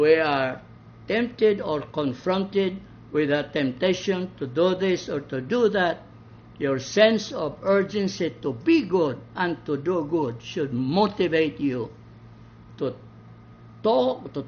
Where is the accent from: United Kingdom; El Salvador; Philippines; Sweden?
Philippines; Balamban, Central Visayas; In my hometown, Balamban, I tell you, because the market is right in front of the church